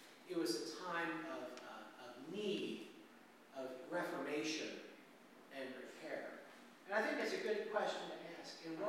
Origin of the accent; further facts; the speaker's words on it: Florida, United States; Bonnie Jean and I come from Southwest Florida, Tampa, St. Petersburg area